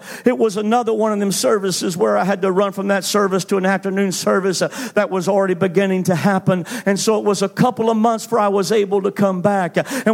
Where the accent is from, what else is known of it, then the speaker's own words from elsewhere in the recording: Atlanta, Georgia, United States; I was preaching in Atlanta, Georgia, my hometown.